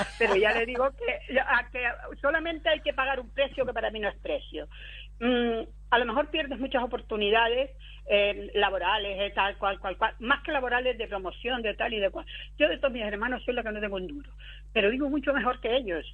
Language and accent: Spanish; Tejeda, Canary Islands, Spain; en mi pueblo de origen, que aunque ahora no vivo allí, Tejeda, mis padres, mis abuelos, mis bisabuelos, mis tatarabuelos, todos son de allí.